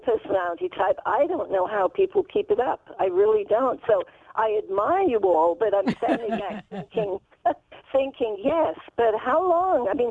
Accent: United Kingdom; moved away as an adult; now in United States; being British, which I am, I don't have much accent left, but I think I was raised in a very different culture with a very different mindset, plus my own personal story of coming to America at 22

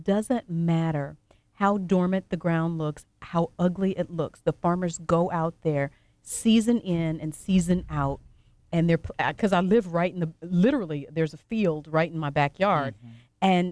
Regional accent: Louisiana, United States; because we grew up in Avoyelles Parish

